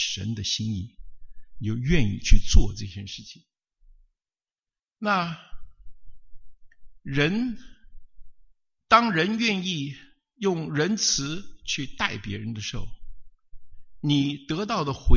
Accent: China; 我们中国人对印度人有心里总有点不舒服，

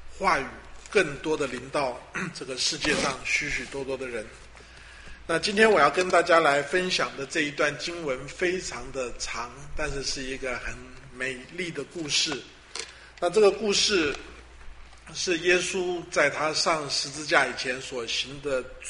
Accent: China; 那我们中国人有一句话说养兵千日

